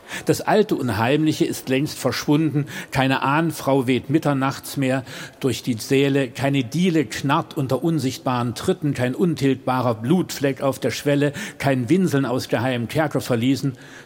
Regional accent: Dresden, Saxony, Germany; Ich komme ja aus Sachsen, aus Dresden

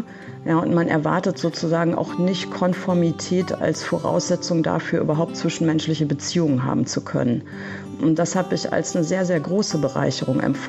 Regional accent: West Germany, Germany; moved away as an adult; Ich bin nicht nur als Städterin aufs Land gezogen, sondern eben auch noch als Wessi in die ehemalige DDR.

